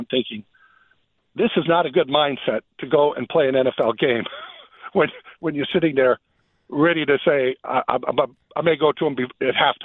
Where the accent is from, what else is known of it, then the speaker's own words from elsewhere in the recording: Los Angeles, California, United States; I grew up in Los Angeles, so I actually don't know what a Moose sounds like